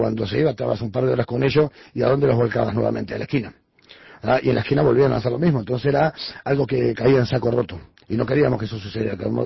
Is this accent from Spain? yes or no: no; Montevideo, Uruguay; Yo soy del Cementerio del Norte, del Cerrito de la Victoria, ¿no?